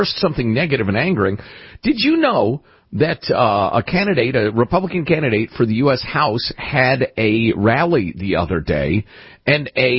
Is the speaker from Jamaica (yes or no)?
yes; Jamaica; moved away; This is not my country, not my culture. I came from Jamaica, and here I have made it. It is now my country.